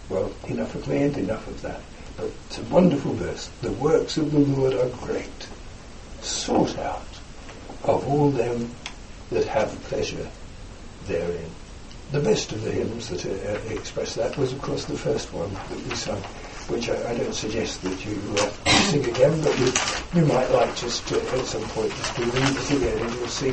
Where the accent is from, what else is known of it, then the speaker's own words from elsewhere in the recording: London, United Kingdom; I was brought up in London, a very mechanical place, near railway lines.